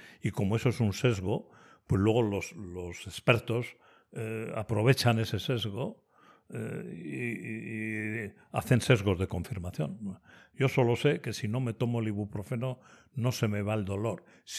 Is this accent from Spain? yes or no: yes; Mondragón, Basque Country, Spain; Y la cultura de mi pueblo más todavía, ¿no? La de Mondragón.